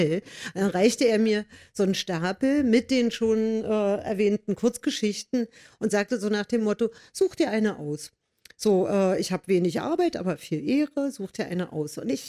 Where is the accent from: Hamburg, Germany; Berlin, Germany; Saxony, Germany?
Berlin, Germany; Alexanderplatz und Berlin, meine Heimatstadt im Übrigen.